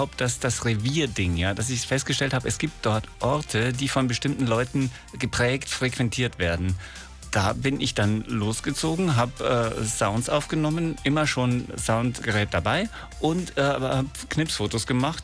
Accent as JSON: {"language": "German", "region": "Bavaria", "country": "Germany", "said": "Eigentlich bin ich Bayer, würde ich sagen, aber ich pendel zwischen Bayern und Hamburg hin und her."}